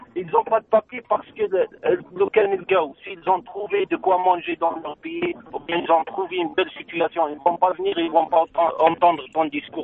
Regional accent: France; moi, je suis français, j'ai la carte.

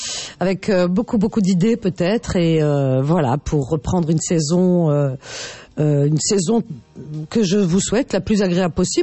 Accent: Paris, Île-de-France, France; parce que je suis une Parisienne. Donc, comme toute Parisienne qui se respecte, j'ai des excès.

